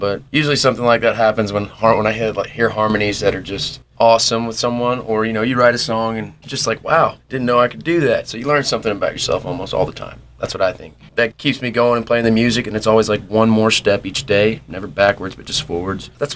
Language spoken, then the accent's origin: English; Gulf Coast, United States; now in Tennessee, United States; I grew up on the Gulf Coast, so I'm having to get used to the waterways and the lakes and rivers we got up there.